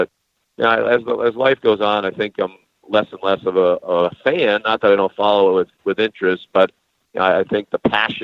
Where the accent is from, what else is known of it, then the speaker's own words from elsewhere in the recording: Boston, Massachusetts, United States; growing up in Boston, having done the Red Sox games for all those years, 17 years on local TV, certainly follow them with interest.